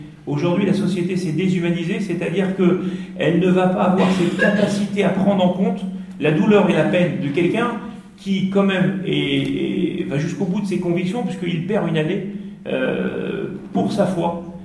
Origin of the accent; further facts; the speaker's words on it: France; J'ai grandi en France, j'ai fait mes études en France. J'ai un esprit français